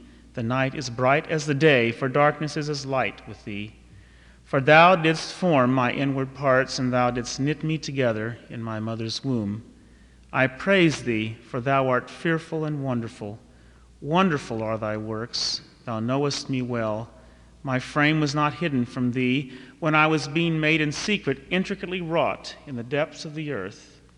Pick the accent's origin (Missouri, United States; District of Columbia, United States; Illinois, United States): Missouri, United States; I'm from Missouri originally